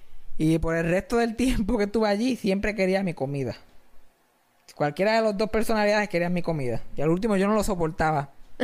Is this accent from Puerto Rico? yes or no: yes; Cabo Rojo, Puerto Rico; Ah, yo soy de Cabo Rojo.